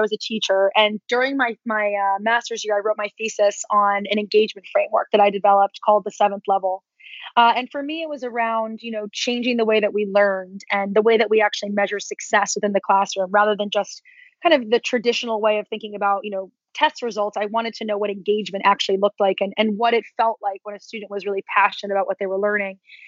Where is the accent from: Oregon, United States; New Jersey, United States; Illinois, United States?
New Jersey, United States; And I grew up in New Jersey in a 6,000 person town.